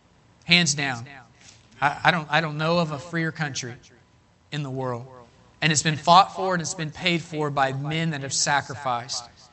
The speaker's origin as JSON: {"language": "English", "town": "Terre Haute", "region": "Indiana", "country": "United States", "tie": "born there", "said": "When I was born in America, in Terre Haute, Indiana, to Jack and Penny, it's a legendary."}